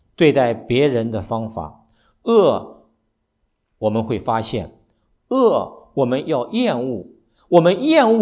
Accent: Shaanxi, China; accent: Shaanxi; 我们陕西话来讲，眼睛就长哪儿去了？

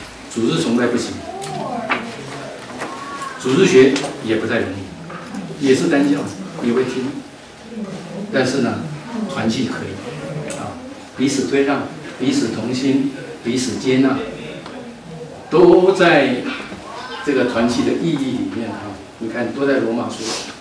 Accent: China; 他觉得我们中国人讲欠他一份情，对不对？

